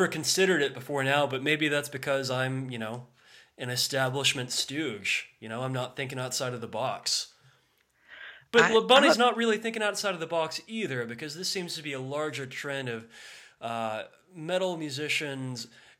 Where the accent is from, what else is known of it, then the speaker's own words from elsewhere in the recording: United Kingdom; I'm a British guy pretending to be, you know, South Alabama trash, but whatever.